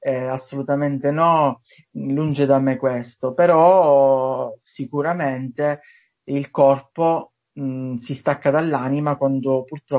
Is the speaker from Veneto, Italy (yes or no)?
no; Sicily, Italy; ho fatto anche teatro, a 18 anni, 17 anni, nel mio paese, in Sicilia, ho fatto teatro anche dialettale